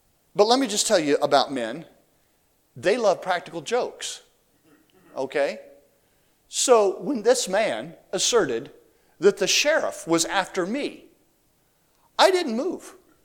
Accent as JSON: {"language": "English", "region": "Mississippi", "country": "United States", "said": "showed him my Mississippi driver's license. And I think something happened in his mind when he saw that I was from the South."}